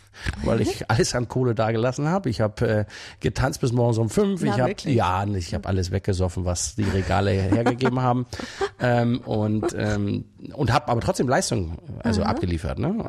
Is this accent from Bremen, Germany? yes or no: no; Burg, Schleswig-Holstein, Germany; mein Heimatdorf. Das ist mein Heimatdorf.